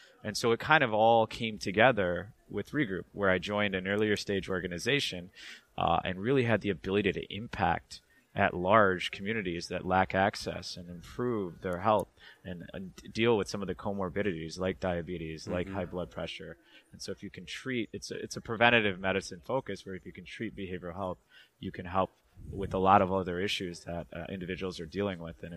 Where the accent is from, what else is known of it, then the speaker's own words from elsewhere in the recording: Michigan, United States; also born or lived in Boston / New York / Chicago; So I grew up in Michigan.